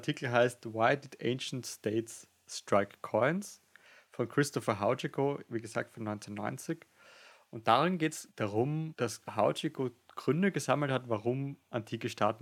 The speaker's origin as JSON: {"language": "German", "region": "Vienna", "country": "Austria", "tie": "born or raised there", "said": "Ich bin halt jetzt einfach hier wieder zurück in Wien. Genieße meine Heimatstadt sehr"}